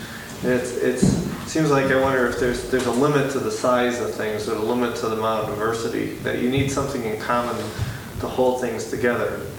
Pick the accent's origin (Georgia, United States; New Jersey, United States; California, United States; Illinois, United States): Illinois, United States; Chicago; I come from Chicago. Chicago's got the most racially diverse city around.